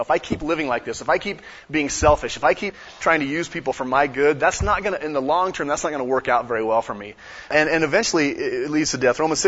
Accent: United States; But I thought I was a Christian because I grew up in America and I went to church.

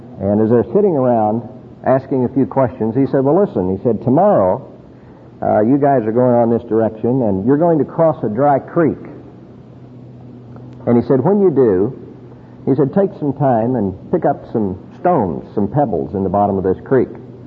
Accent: New Mexico, United States; I grew up in New Mexico on a ranch and raised cattle and worked horses

